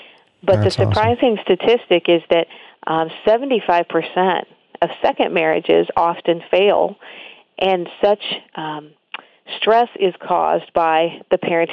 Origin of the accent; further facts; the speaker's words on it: Denver, Colorado, United States; I grew up, though, in two cities. I was born in Denver, and mom lived in Denver, dad lived in Colorado Springs, and so my whole life was split between those two places